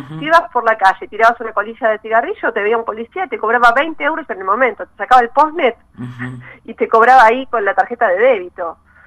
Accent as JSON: {"language": "Spanish", "town": "Mar del Plata", "region": "Buenos Aires Province", "country": "Argentina", "said": "Yo vengo de Mar del Plata, yo soy marplatense"}